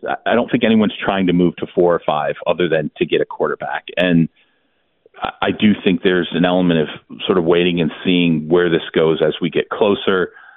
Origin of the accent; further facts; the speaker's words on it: Michigan, United States; We're from Michigan. I say pop, and I think it was like the first week or two I was down here, I did say pop.